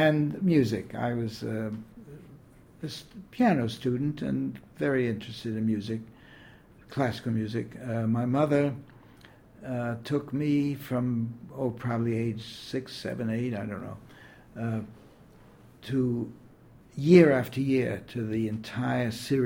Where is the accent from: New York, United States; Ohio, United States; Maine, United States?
New York, United States; New York City; born there; And I was born in Sunnyside, Queens, New York City.